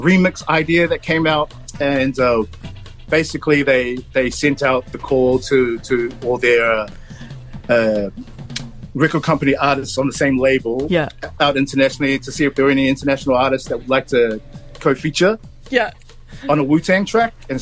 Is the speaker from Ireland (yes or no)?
no; Auckland, New Zealand; I didn't grow up in South Auckland. Yeah. Love the place. Mm. But I grew up in Central Auckland, Graylin, Ponsonby.